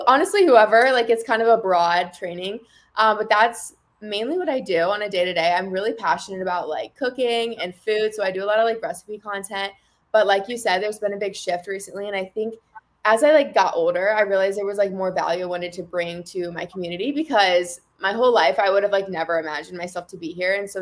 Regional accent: Iowa, United States; moved away as an adult; now in Arizona, United States; I'm 23. I currently live in Arizona. I'm originally from Iowa, so I just made a recent move about a year ago

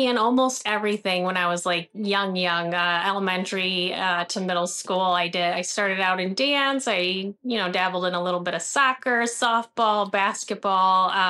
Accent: Pontiac, Michigan, United States; born there; So I was born in Pontiac, Michigan, and I have quite a big family, extended family.

